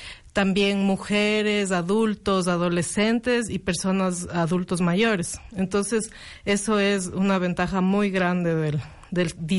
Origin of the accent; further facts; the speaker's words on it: Ecuador; lo que nos caracteriza como ecuatorianos es haber sido los pioneros, ¿no?